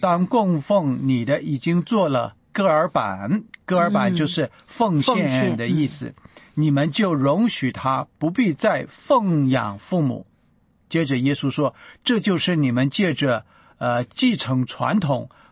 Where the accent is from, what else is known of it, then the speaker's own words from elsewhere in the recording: China; 嗯，那么我们中国人讲家仍然是非常重要。